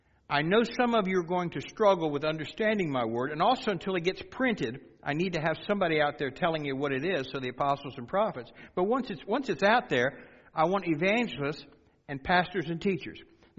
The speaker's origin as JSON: {"language": "English", "country": "United States", "said": "Now, as an American, we got laws and rules and documents and all that stuff."}